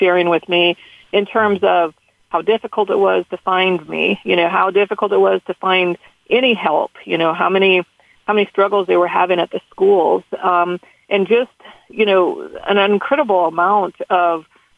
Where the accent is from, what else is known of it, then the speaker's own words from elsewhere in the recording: Manning, Iowa, United States; So I'm actually from Carroll. Grew up in Manning, but been in Carroll County my entire life